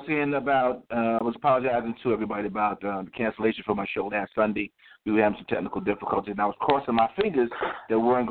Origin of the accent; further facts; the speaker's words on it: Spring Valley, New York, United States; I grew up with her in Spring Valley with the Ramfo High School, lived on Flint Avenue